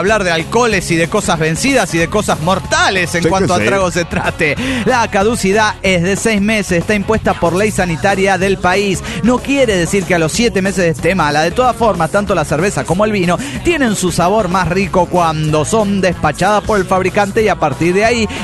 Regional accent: Rosario, Santa Fe, Argentina; soy el canalla de Rosario, Argentina.

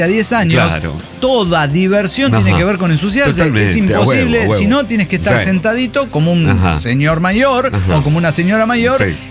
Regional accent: Tarija, Bolivia; Soy el rosonero de Guadalquivir, de Tarija, Bolivia.

